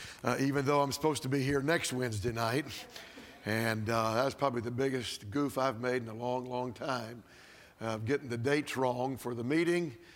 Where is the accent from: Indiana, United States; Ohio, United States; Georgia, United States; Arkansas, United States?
Georgia, United States; So it's nice that I'm from Georgia anyway, so you know, you can take the boy out of the South, but you can't take the South out of the boy.